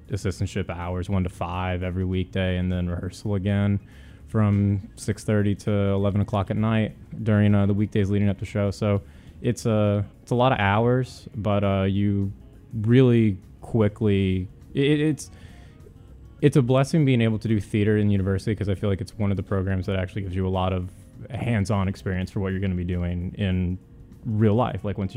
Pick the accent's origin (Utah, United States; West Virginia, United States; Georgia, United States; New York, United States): West Virginia, United States; moved away as an adult; now in Memphis, United States; No, sir. I was born and raised in West Virginia for all of my life up until grad school here at U of M